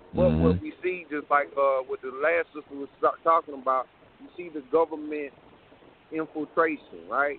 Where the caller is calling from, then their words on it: South Carolina, United States; I'm calling from South Carolina.